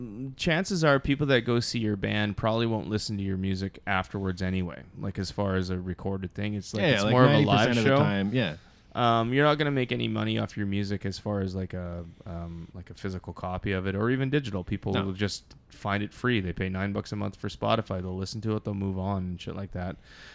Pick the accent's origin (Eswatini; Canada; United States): Canada; Ontario; I'm from Teabag.